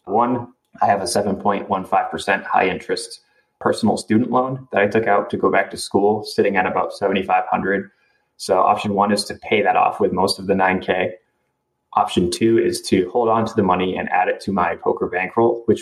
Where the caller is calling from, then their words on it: Maine, United States; I'm calling from Maine.